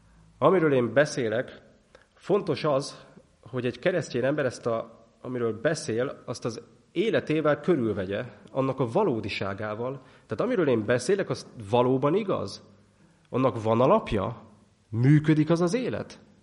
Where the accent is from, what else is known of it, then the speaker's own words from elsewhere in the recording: Budapest, Hungary; én Kőbányán nőttem föl, ahol hát kicsit rosszabb körülmények voltak